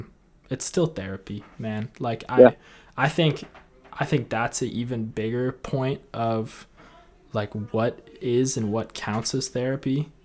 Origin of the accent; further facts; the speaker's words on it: Canada; Sometimes as a Canadian, I want to escape from shoveling my driveway